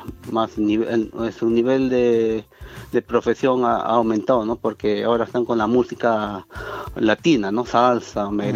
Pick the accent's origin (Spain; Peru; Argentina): Peru; now in Japan; Somos dos peruanos en la orquesta, todos son japoneses.